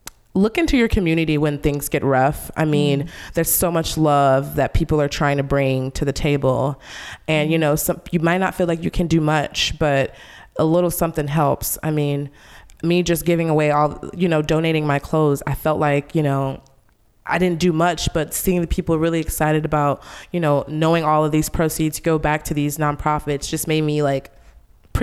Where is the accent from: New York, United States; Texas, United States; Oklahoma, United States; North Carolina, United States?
Texas, United States; El Paso; now in Austin, United States; I'm in Austin, Texas, so I'm 9 hours away from my hometown and where my family is currently. And I just never knew that it was so many people here from El Paso.